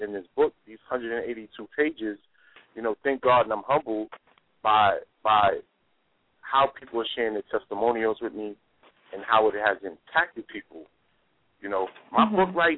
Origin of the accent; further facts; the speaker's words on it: Bronx, New York, United States; I'm from the Bronx. You know, between Bronx and Harlem, I'm very well known.